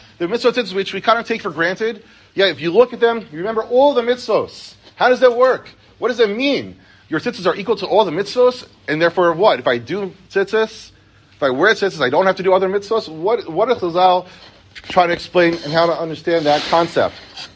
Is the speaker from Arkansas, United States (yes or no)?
no; Elizabeth, New Jersey, United States; I grew up in Elizabeth, and I was taking the train home from Midtown, from Penn Station.